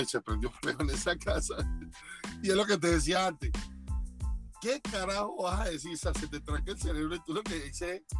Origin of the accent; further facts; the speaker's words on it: Venezuela; Cuando no estás borracho, no se pone bien pertinente como buen venezolano.